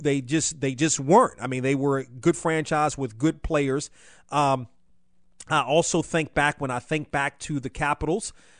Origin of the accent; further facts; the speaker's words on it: Washington, District of Columbia, United States; I wanted to do this special podcast because I grew up in Washington and a huge Washington sports fan. It all began, really, both of my parents are from Washington, D.C.